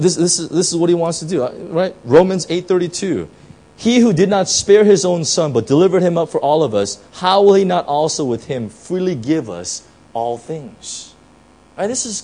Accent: United States; I'm a blue, you know, I'm an American, right?

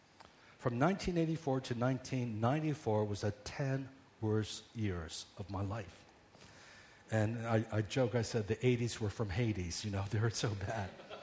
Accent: Washington, District of Columbia, United States; also born or lived in Maryland; now in Los Angeles, United States; I grew up in the East Coast, Washington, D.C., never, you know, really traveled around the country.

